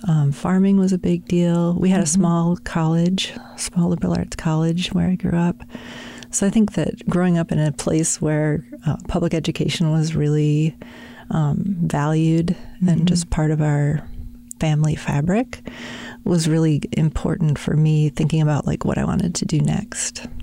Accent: Michigan, United States; So I'm a Midwesterner. I've always been in the Midwest. Okay. I grew up in Michigan. Central Michigan, sort of farming community, small community.

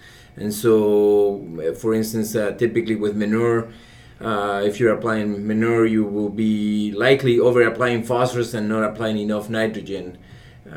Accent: Argentina; you know, I grew up in Argentina.

